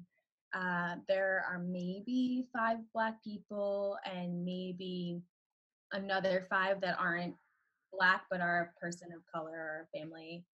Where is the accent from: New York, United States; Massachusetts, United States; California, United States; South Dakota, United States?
Massachusetts, United States; I am 21 years old and I'm from Western Massachusetts. Like I say like 5 minutes away from the Vermont border if we're like doing demographics.